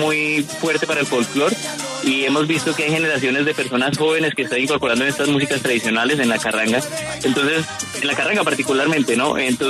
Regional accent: Colombia; A nosotros como colombianos.

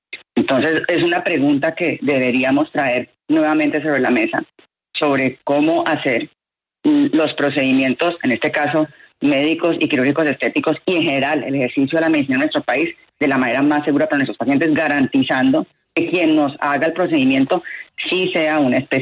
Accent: Colombia; como colombianos tenemos que seguir ganando espacios

